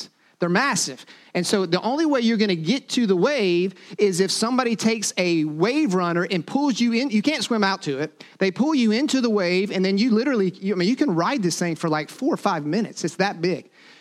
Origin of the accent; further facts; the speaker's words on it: Florida, United States; And so I grew up in Florida, but I thought of myself as a pretty good surfer